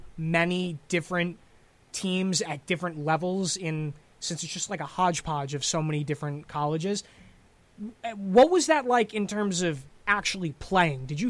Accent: United States; And as an American going down there, it can be startling

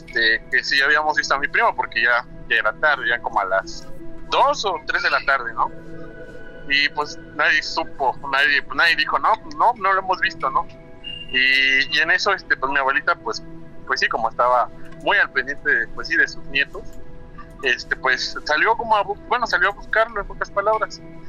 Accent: Veracruz, Mexico; yo soy de Veracruz, pues vengo de casi por la región de Poza Rica, Papantla.

